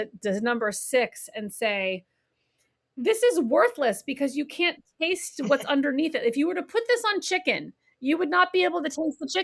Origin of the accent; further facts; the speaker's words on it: California, United States; I grew up in California, so it was really fun to like do all that in this book.